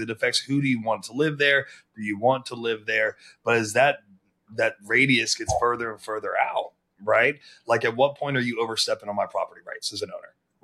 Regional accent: South Carolina, United States; is my home state, South Carolina.

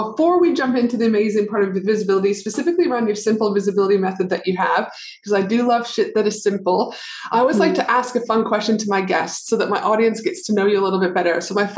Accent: Alberta, Canada; And obviously I'm from Alberta too.

